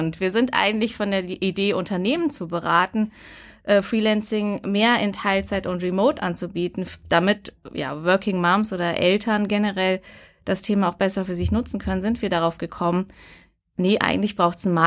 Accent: North Rhine-Westphalia, Germany; Ich komme aus der Nähe von Bonn.

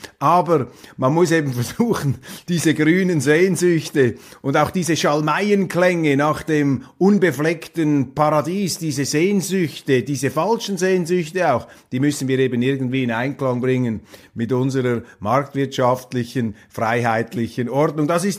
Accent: Switzerland

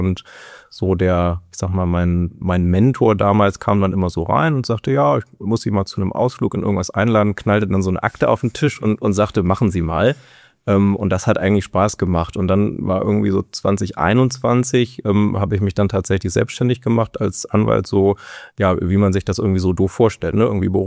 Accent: Kassel, Hesse, Germany; aufgewachsen in Kassel und dann nach verschiedenen Schulen nach Kiel gezogen zum Studium. 2009 müsste es gewesen sein

